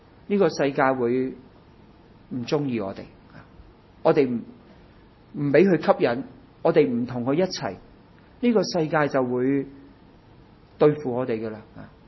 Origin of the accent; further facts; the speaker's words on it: Hong Kong; 所以我哋虽然出身喺香港，成长喺香港，我哋样样嘢都好舒服。